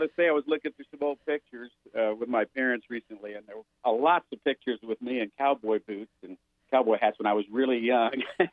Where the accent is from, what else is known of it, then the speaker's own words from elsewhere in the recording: Waverly, Iowa, United States; Well, yeah, I grew up in Waverly, Iowa, and then went to University of Northern Iowa, and actually lived in many other places after college, but ended up living in Cedar Falls for a time, and so I feel those are my roots